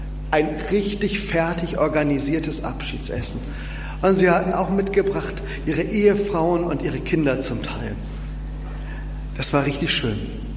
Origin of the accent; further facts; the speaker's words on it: Schwanewede, Lower Saxony, Germany; ich komme aus Schwanewede, nicht weit weg von hier